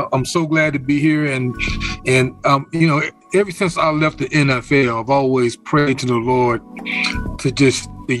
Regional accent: New Jersey, United States; also born or lived in North Carolina; I grew up. I was born in North Carolina. My parents moved to New Jersey.

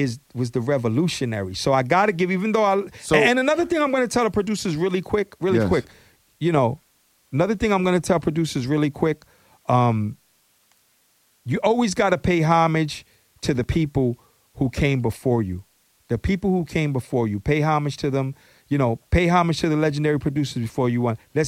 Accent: New York City, New York, United States; I'm from East New York, Brooklyn.

